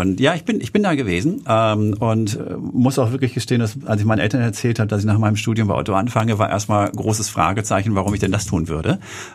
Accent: Herten, North Rhine-Westphalia, Germany; also born or lived in Herne; Genau, Herten. Da komme ich her. Da bin ich geboren nicht, aber dann als Fünfjähriger hingezogen. Ich bin in Herne geboren, was nicht unbedingt viel schöner ist.

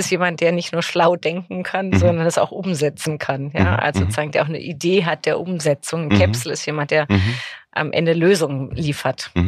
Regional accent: Munich, Bavaria, Germany; wir schaffen es als Münchner

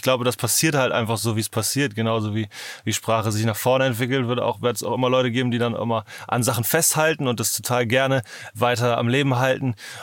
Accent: Northern Germany, Germany; weil ich komme ja aus Norddeutschland und da sagt man Moin.

